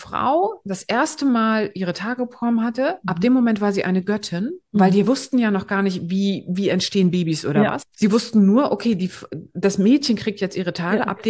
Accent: Greifswald, Mecklenburg-Vorpommern, Germany; aber ich komme aus Greifswald. Deswegen finde ich immer alles sehr spannend, was von dort kommt.

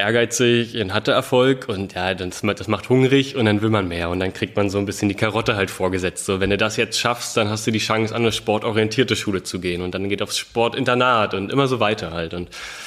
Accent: Brandenburg an der Havel, Brandenburg, Germany; wir kommen aus Brandenburg, richtig Stadt Brandenburg

